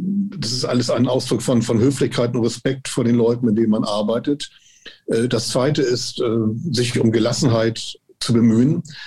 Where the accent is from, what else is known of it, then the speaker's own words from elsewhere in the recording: Hamburg, Germany; born there; ich bin Jahrgang 55, in Hamburg geboren, habe in Hamburg studiert, Jura.